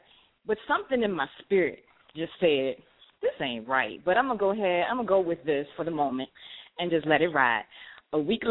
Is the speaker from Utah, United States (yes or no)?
no; Farmville, Virginia, United States; I met up with my dad because I'm from Farmville, Virginia, and you know where that is?